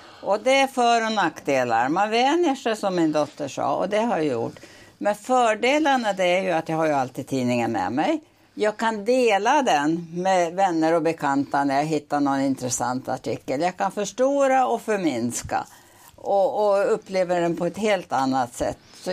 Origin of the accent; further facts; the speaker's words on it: Falun, Dalarna County, Sweden; Men det här har ju funnits till exempel i min hemstad Falun i många år.